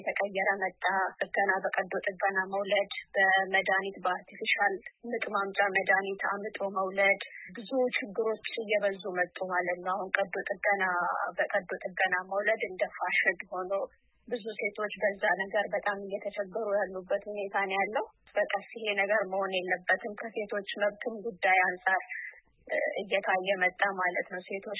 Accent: Ambo, Oromia, Ethiopia; also born or lived in Ginde Beret, West Shewa; የተወለድኩት በምዕራብ ሸዋ ዞን ግንደበረት ወረዳ ውስጥ ነው። ያደግኩት ደግሞ አምቦ ከተማ ነው። ሀይ ስኩልም አንደኛ ደረጃ ትምህርትም የጨረስኩት እዛው ነው።

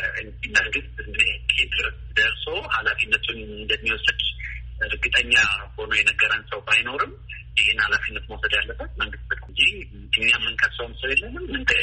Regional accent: Jimma, Oromia, Ethiopia; born there; እንግዲህ አባቴ ተወልዶ የሚያደርገው ወለጋ ውስጥ ነው፣ እኛም የተወለድነው እንግዲህ ጅማ ውስጥ ነው።

